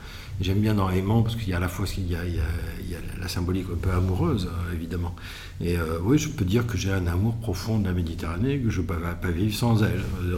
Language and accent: French; Cannes, Provence-Alpes-Côte d'Azur, France; born there; Je suis né à Cannes et il y a des îles en face de Cannes qui ont été très marquantes pour moi.